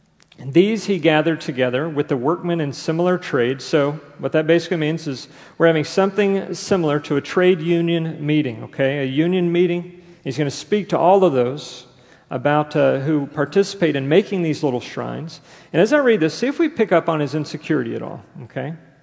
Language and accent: English; Houston, Texas, United States; I remember growing up in Houston.